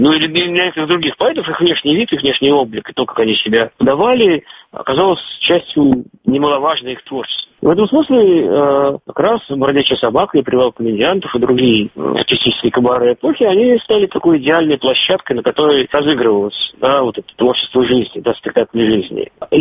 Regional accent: Moscow, Russia; я хуже Питера знаю, потому что я москвич

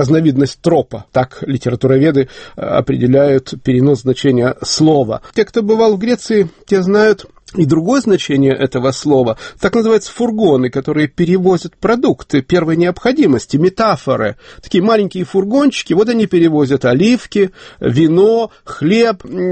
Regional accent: Chernivtsi, Chernivtsi Oblast, Ukraine; Я вырос в Черновцах, я преподавал в сельской школе, гуцульским детям.

